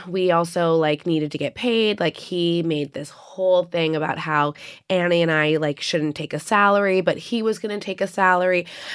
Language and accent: English; New York, United States; So growing up in New York, I like knew, you know, the salons I like going to, the hairstylists, the salon owners, all those types of things.